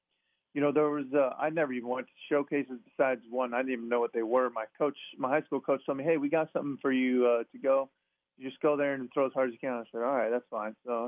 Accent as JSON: {"language": "English", "town": "La Mirada", "region": "California", "country": "United States", "tie": "born or raised there", "said": "I grew up in La Mirada, California. It's the border city of LA County and Orange County. So we're pretty far south on the LA County side. And I went to La Mirada High School."}